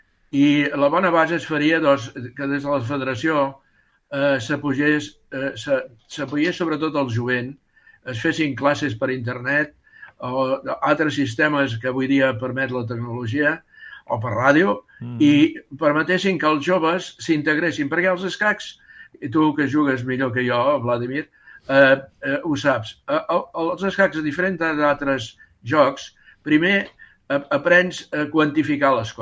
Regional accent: Manlleu, Catalonia, Spain; Jo soc de Manlleu

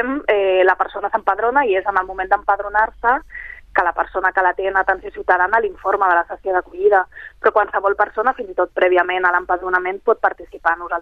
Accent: Catalonia, Spain; Segurament molts de nosaltres que hem nascut aquí i som catalans

